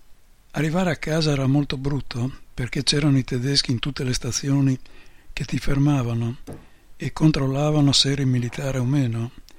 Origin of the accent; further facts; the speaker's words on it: Carrù, Piedmont, Italy; sono andato al mio paese a Carrù, in provincia di Cuneo